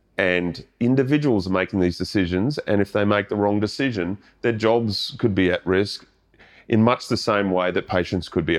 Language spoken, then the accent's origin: English; Australia; They remember you as the Australian guy.